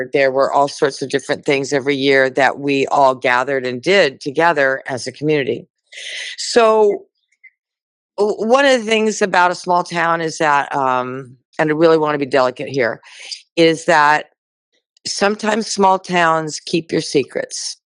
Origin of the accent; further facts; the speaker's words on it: Brawley, California, United States; also born or lived in Yuma, Arizona; I was born in Yuma, Arizona, and I was raised in a very small agricultural town, Brawley, California, in the Imperial Valley, on the inland tip of California.